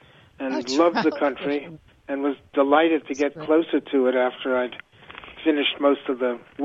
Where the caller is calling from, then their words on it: New York City, New York, United States; also born or lived in Woodstock; Oh, I'm calling from New York City, Karen. Yes, right in the middle of it. But I have lived in Woodstock, New York, for the previous 20 years.